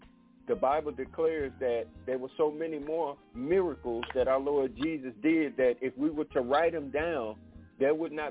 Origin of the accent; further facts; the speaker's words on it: Detroit, Michigan, United States; It might be somebody back where I grew up in Detroit